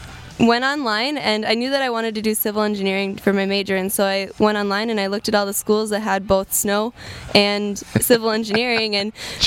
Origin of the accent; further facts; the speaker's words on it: Minneapolis, Minnesota, United States; I'm from Minneapolis, Minnesota. I'm an only child down there, and my mom and dad are just, I grew up skiing with them.